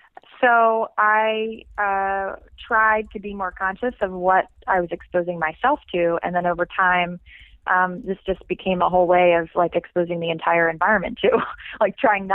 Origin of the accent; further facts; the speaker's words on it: Philadelphia, Pennsylvania, United States; growing up in Pennsylvania, living in Philadelphia and right around Philadelphia when I was growing up